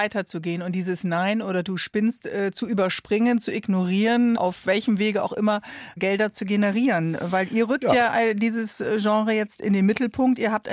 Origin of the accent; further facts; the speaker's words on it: Bremen, Germany; ich bin aufgewachsen im Steintor in Bremen. Ist das gleiche in klein, ja? Junkies auf offener Straße, es wird gedealt.